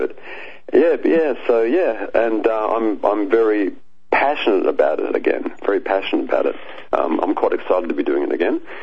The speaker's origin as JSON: {"language": "English", "country": "Australia", "tie": "born or raised there", "lives_now": "Gold Coast, Australia", "said": "Yeah, so it's my hometown. I'm back here, living on the Gold Coast. Been here for a few years now."}